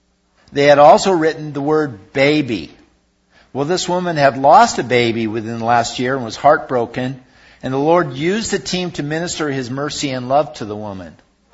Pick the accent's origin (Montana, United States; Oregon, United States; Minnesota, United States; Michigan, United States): Oregon, United States; Portland; I grew up in Portland, so that's where my heart is, I guess.